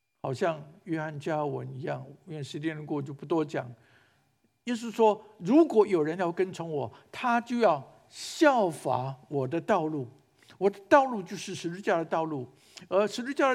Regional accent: Hualien, Hualien County, Taiwan; 我是在台湾的花莲长大，我的母会叫做花莲港长老教会，我的母会已经有100多年的历史。

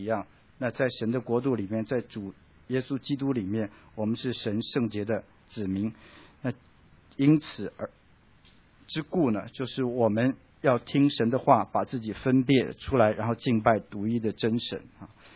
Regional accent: China; 我们中国人这个就是猜测了哈

